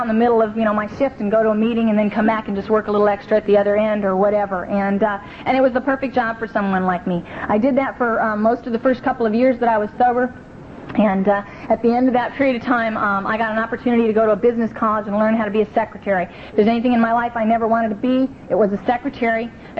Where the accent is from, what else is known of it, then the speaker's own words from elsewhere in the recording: Venice, California, United States; And I grew up in Venice. It's at the beach. I ran away once. I made it 6 miles east to Culver City.